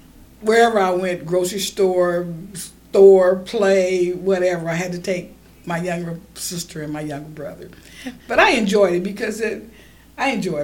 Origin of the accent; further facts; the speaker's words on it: Kansas City, Missouri, United States; born there; I was born in Kansas City, Missouri, 808 Euclid, in fact, 64124, I think it was at that time. At home.